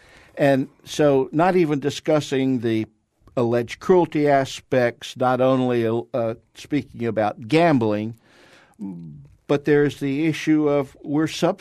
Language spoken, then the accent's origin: English; Jacksonville, Florida, United States; Yeah, I grew up in Jacksonville, and the Kennel Club there